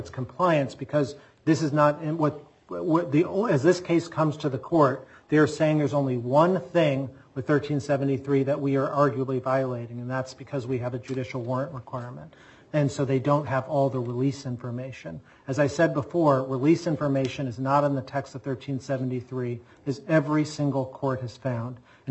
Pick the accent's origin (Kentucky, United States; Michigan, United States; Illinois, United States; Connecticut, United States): Illinois, United States; Chicago; where I grew up in Chicago, were driving to Wisconsin because the drinking age was different